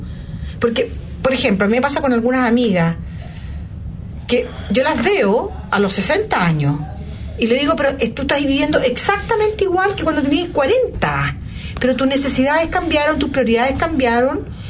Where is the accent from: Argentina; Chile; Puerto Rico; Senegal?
Chile; Yo siempre pienso, nosotros en general los chilenos, yo no me siento muy chileno en ese sentido, nos cuesta expresarnos